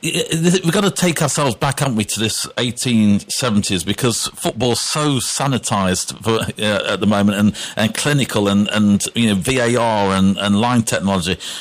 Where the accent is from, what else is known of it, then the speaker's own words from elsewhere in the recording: Derby, East Midlands, United Kingdom; I'm a Derby County fan, so I'm from Derby